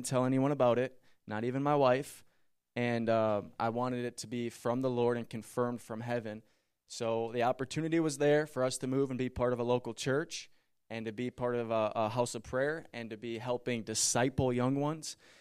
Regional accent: Shakopee, Minnesota, United States; I was born and raised in Shakopee, Minnesota, right outside of the Twin Cities.

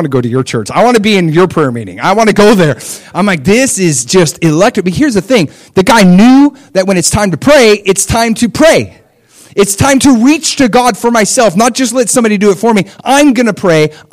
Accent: United States; And I'm thinking, because I'm an American, right?

